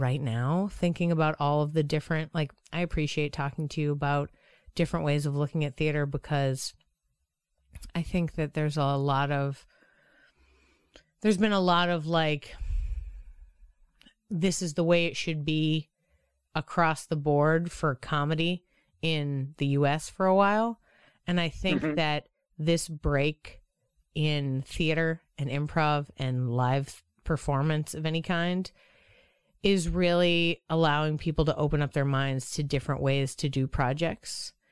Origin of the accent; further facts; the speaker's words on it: Boston, Massachusetts, United States; But I was like, I was from Boston. I was raised Catholic.